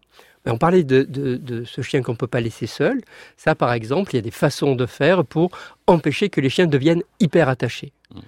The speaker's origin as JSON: {"language": "French", "region": "Provence-Alpes-Côte d'Azur", "country": "France", "said": "moi je suis provençal, en Provence, on bénit les animaux aussi"}